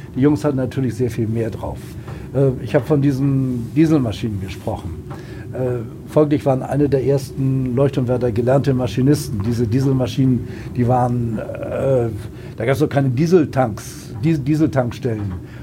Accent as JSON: {"language": "German", "region": "Hamburg", "country": "Germany", "said": "Ich komme selbst aus Hamburg"}